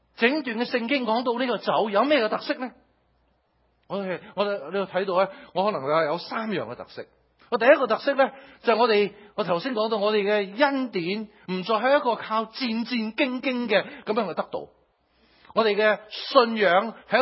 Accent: Shanghai, China; 好可能咧同我喺中國出世細個嘅時候，喺啲比較上窮嘅一啲嘅環境，雖然我喺上海都唔係應該就唔係好窮噶啦

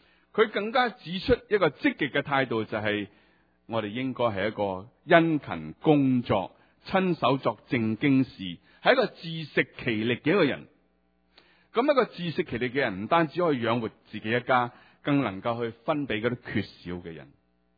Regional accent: China; 回报于社会，我谂我哋中国人系好少会咁去做

